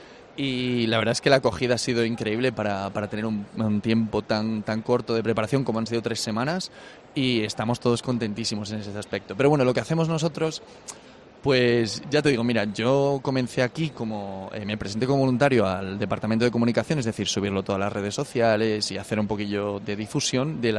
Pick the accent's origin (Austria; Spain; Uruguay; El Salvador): Spain; Madrid, Community of Madrid; Yo soy de Madrid, pero de la periferia. Yo vivo en Galapagar, en concreto.